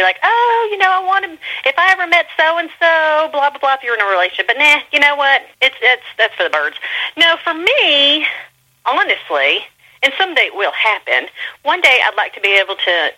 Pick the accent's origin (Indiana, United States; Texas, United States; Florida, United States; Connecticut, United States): Florida, United States; Pensacola; I'm not necessarily looking for, you know, anyone that's going to move out of Pensacola. I love my hometown, you know.